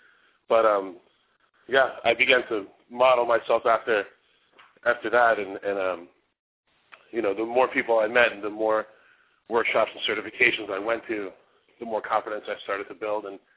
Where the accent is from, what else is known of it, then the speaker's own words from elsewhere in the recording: New York, United States; now in Oakland, United States; Well, I was born in New York, lived there most of my life, and I started training in New York in about 2001.